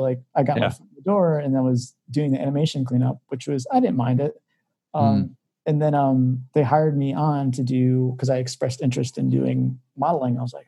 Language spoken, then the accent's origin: English; McHenry, Illinois, United States; I'm from McHenry, so like over in Crystal Lake.